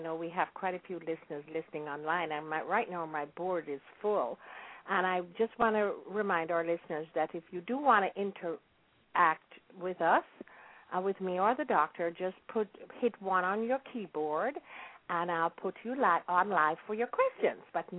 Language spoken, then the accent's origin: English; Jamaica; now in United States; during my growing up, and I grew up in Jamaica during the 40s and 50s